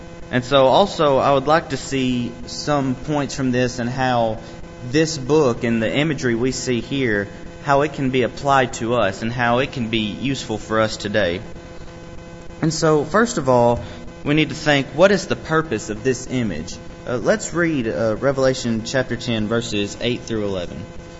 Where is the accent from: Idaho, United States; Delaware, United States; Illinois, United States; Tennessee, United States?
Tennessee, United States; McMinnville; As he mentioned … I'm from McMinnville, Tennessee. Went to the Mount Leo congregation.